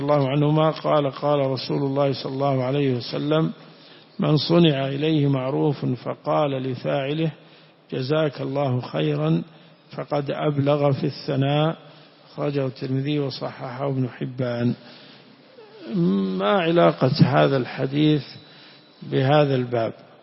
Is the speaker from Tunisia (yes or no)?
no; Najd, Saudi Arabia; لكن عندنا في نجد المشهور الله يجزاك